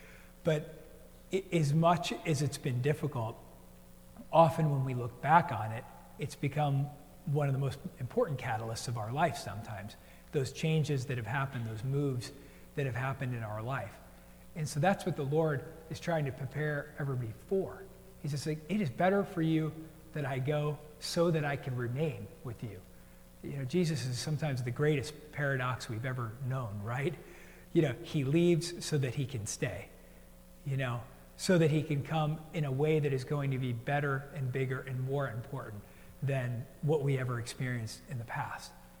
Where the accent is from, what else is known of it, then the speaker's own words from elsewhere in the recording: New Jersey, United States; also born or lived in New York; You know, I was born in New York, and then we moved to New Jersey. I really thought I would stay there the rest of my life with my family.